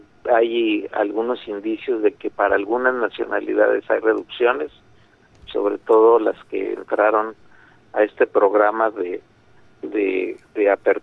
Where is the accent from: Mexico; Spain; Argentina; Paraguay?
Mexico; el 40% ya somos mexicanos